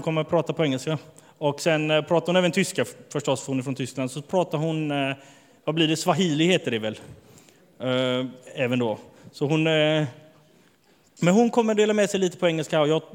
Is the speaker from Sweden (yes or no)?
yes; Sweden; Jag är alltså född och uppvuxen i Sverige. Så jag är, reser runt med svensk pass gör jag i alla fall.